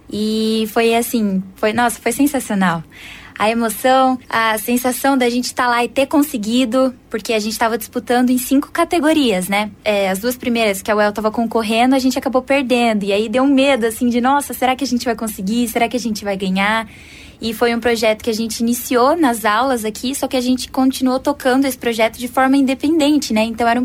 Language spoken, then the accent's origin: Portuguese; São Paulo, Brazil; now in Londrina, Brazil; eu tenho 20 anos, eu venho do interior de São Paulo e atualmente eu moro aqui em Londrina, porque eu estudo aqui na UEL, né?